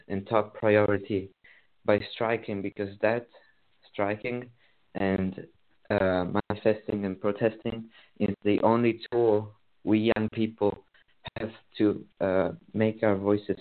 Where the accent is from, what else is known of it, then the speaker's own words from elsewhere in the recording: Italy; I am from Italy, as you mentioned.